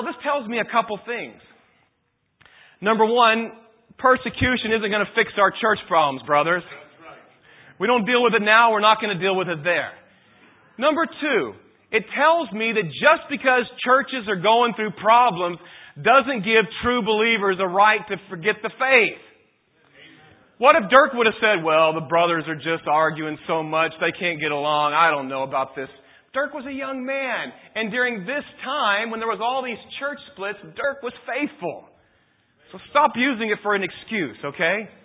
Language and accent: English; the South, United States; And I'll tell you, I'm from the South. One thing I noticed coming to Pennsylvania, there's a lot less dogs running around the streets than there was in my growing up time.